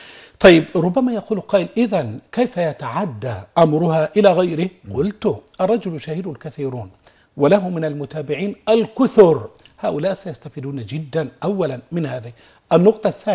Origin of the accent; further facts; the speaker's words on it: Egypt; أنت مصري وأنا مصري، أنت مسلم وأنا مسلم،